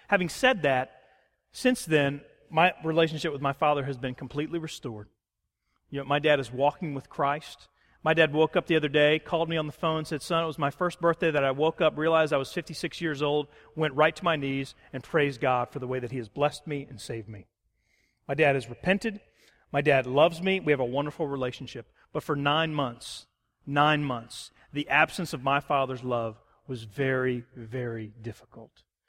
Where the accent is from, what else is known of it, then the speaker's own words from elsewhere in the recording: Virginia Beach, Virginia, United States; because I grew up in Virginia Beach. I went to James Madison University. It was kind of like coming back home in a lot of ways.